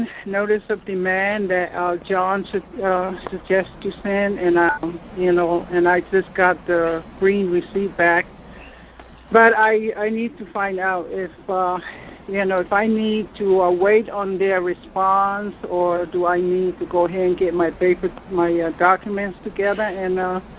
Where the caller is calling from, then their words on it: Missouri, United States; Yes. Good evening. Yes, there. I'm from Missouri.